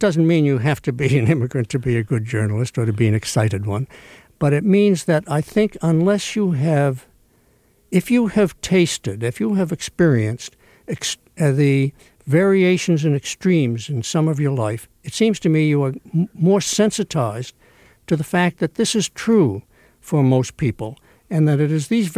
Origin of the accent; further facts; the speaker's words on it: Stoneham, Massachusetts, United States; when I was a kid growing up in Stoneham, Massachusetts